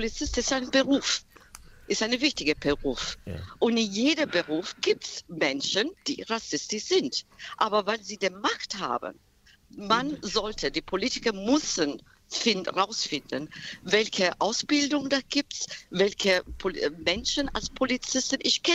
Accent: England, United Kingdom; also born or lived in Ethiopia; Ich bin dunkelhautiger. Ich bin ursprünglich aus Äthiopien, aber ich bin Britin. Mhm. So, ich habe mein ganzes Leben in Britain gelebt. Ich bin Engländerin.

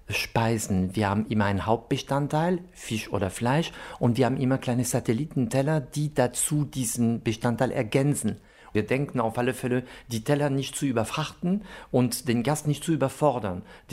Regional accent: France; German is a second language; now in Germany; ich komme aus Frankreich, lebe sehr glücklich seit 34 Jahren in Deutschland

